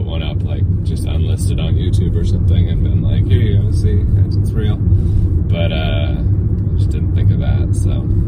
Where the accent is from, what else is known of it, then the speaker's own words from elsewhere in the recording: Everett, Washington, United States; But I flew in from Everett, which is my hometown.